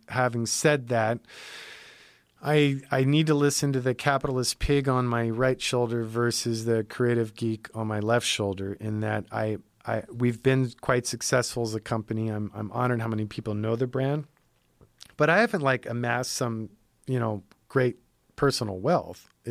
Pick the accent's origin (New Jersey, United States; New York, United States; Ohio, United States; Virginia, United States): New York, United States; New York City; I grew up in New York City in the 70s and it was a fucking zoo.